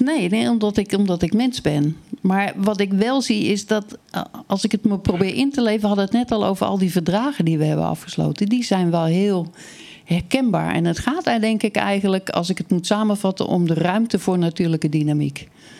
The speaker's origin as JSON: {"language": "Dutch", "country": "Netherlands", "said": "Daar hebben we als Nederlanders, of onze overheid die ons vertegenwoordigt, hebben allemaal getekend."}